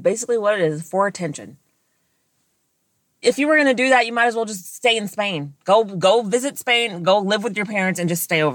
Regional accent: Boston, Massachusetts, United States; accent: Boston; now in New York, United States; I was born in Boston to a bunch of white people.

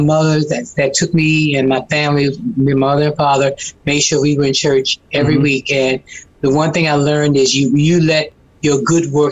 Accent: North Carolina, United States; now in Washington, United States; well, I'm from North Carolina. But yeah, I mean, I have the city, but I still got the country

